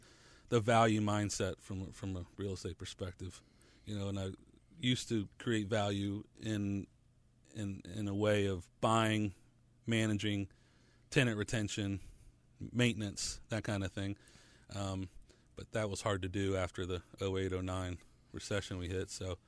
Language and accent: English; Georgia, United States; And we used to have a store over where we grew up on Lower Roswell Road, back behind Park Air.